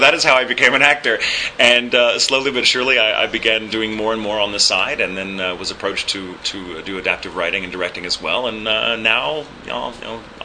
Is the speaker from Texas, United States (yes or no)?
yes; Texas, United States; accent: neutral; And though I am from Texas, I have a rather neutral accent.